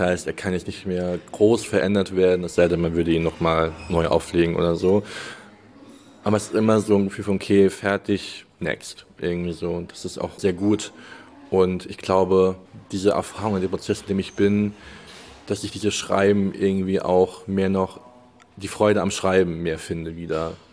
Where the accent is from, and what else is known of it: Germany; born there